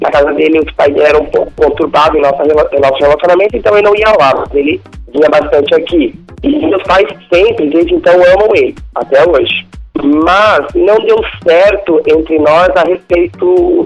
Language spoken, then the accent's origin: Portuguese; São João Batista, Santa Catarina, Brazil; Então, eu sou de São João Batista, Santa Catarina.